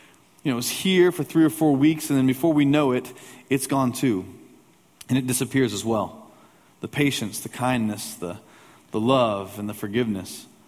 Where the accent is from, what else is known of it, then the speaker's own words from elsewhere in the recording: Lafayette, Indiana, United States; In my hometown in Lafayette, Indiana, I can take you to this old home that I've known since I was a small child.